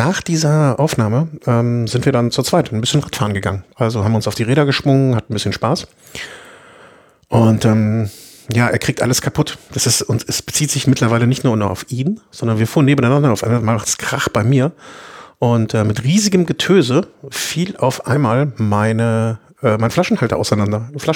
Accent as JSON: {"language": "German", "town": "Cologne", "region": "North Rhine-Westphalia", "country": "Germany", "said": "Als Kölner kann ich dazu natürlich so sagen, ist Düsseldorf immer ein Abenteuer"}